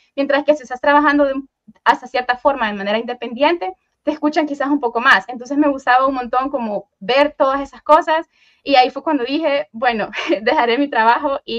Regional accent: El Salvador; Sí, yo soy de El Salvador, así que desde el pulgarcito de América nos estamos saludando.

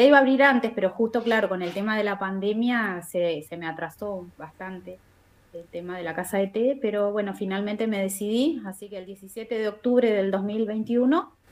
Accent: Gaiman, Chubut, Argentina; moved away as an adult; also born or lived in Wales; Sí, 20 años viví allá. Sí, me fui en el año 97 primero y después definitivamente ya me quedé a partir del 98, ya me quedé allá.

